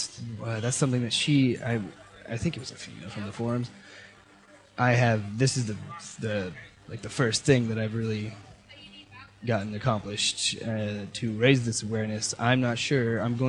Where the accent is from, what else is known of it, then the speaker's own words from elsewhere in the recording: Des Moines, Iowa, United States; now in Portland, United States; Well, I came from Des Moines, Iowa about just over 2 weeks ago.